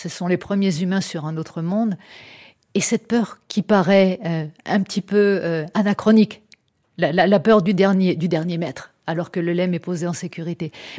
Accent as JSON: {"language": "French", "town": "La Celle-Saint-Cloud", "region": "Île-de-France", "country": "France", "tie": "born or raised there", "also_born_or_lived": "Bagneux", "said": "Je suis née à Bagneux, mais on vivait à la Selle-Saint-Cloud."}